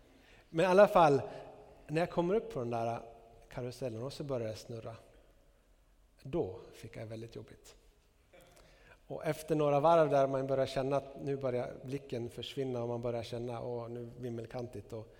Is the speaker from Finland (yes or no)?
no; Västerbotten County, Sweden; Jag växte upp i Norrland, utanför Skellefteå. Mina pappa var bonde, mamma hemmafru.